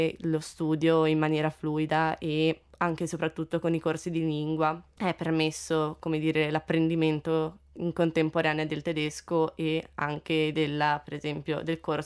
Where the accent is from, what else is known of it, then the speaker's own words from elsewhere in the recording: Cesena, Emilia-Romagna, Italy; now in Bolzano, Italy; Io sono di Cesena dell'Emilia Romagna e attualmente studio qui a Bolzano